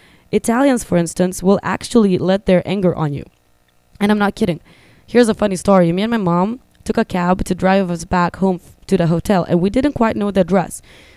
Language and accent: English; Vilnius, Vilnius County, Lithuania; also born or lived in Hungary; now in United States; my hometown of Vilnius, which is the capital of Lithuania, Hungary, which is kind of my home country too